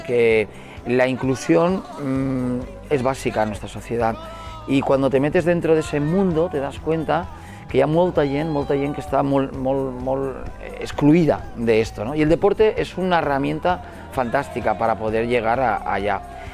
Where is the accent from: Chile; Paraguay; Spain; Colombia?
Spain; L'Hospitalet de Llobregat, Catalonia; de poder decir que soy de Hospitalet, que soy de Belviche y que me encanta mi ciudad